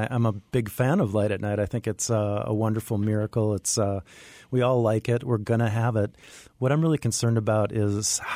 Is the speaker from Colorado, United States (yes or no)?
no; Minnesota, United States; And then you combine that with growing up in Minnesota, we had a cabin in the northern part of the state.